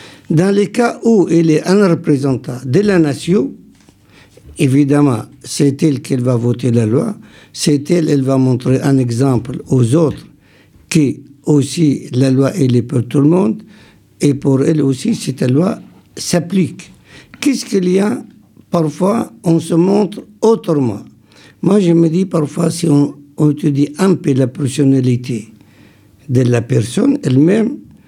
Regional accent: France; lorsque je dis vive la France, moi en tant que Français, je dis vive moi aussi avec.

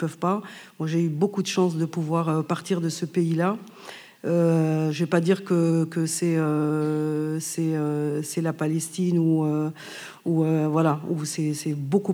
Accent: Algeria; now in France; Parce que moi, je suis venue en France. C'est vrai que En fait, c'était la misère culturelle qui m'a poussée à venir ici en France, parce que financière, j'étais mille fois mieux chez moi en Algérie qu'ici.

